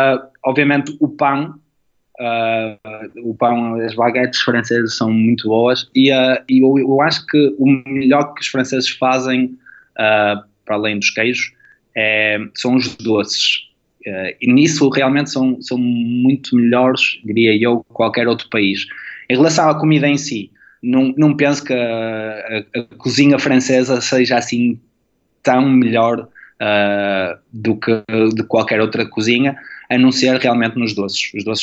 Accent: Penafiel, Norte, Portugal; Eu sou de Penafiel

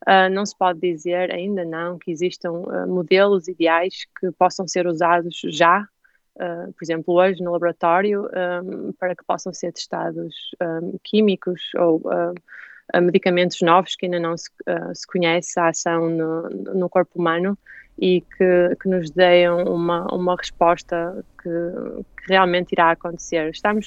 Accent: Póvoa de Varzim, Norte, Portugal; moved away as an adult; now in Germany; Eu pensava, eu sou da Póvoa de Varzim, não fica muito longe de Braga, uhum. E pensava sinceramente que iria sempre viver lá.

